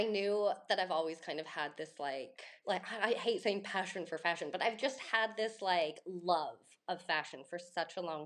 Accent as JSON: {"language": "English", "town": "Laguna Beach", "region": "California", "country": "United States", "tie": "born or raised there", "said": "growing up in Laguna at 18, the same time I had a family friend and she was getting pregnant and she had a little boutique in Laguna"}